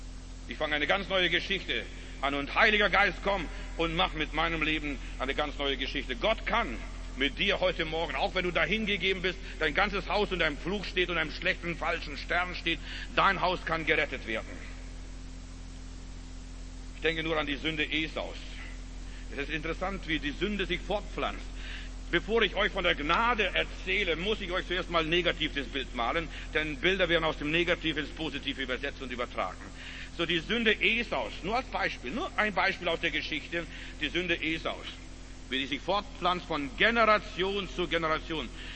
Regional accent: Germany; wir als Deutsche, vielleicht war dein Vater Nazi, vielleicht war er ein Kommunist oder vielleicht war er was anderes

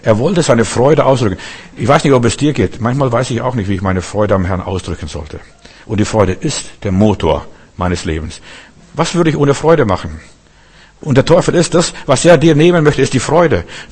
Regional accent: Klaipeda, Klaipėda County, Lithuania; Bei uns in Memel, wo ich herkomme, wo ich aufgewachsen bin, da ist das ganze Land voller Störchernester.

